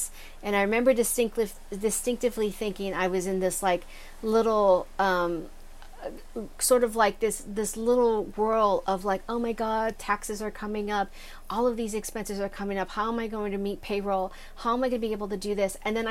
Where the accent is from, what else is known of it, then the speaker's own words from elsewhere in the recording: Los Angeles, California, United States; I mean, I'm from Los Angeles, like we don't walk, we drive.